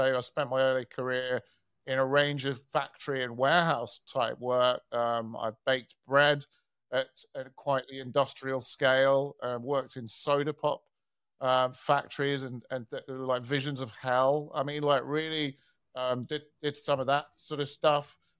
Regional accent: Nottingham, East Midlands, United Kingdom; born there; because I was born in Nottingham.

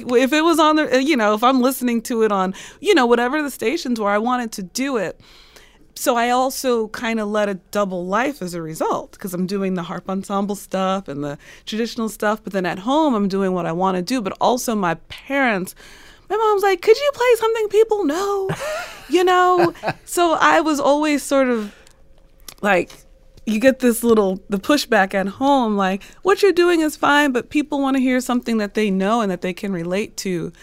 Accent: New York, United States; I'm a New Yorker.

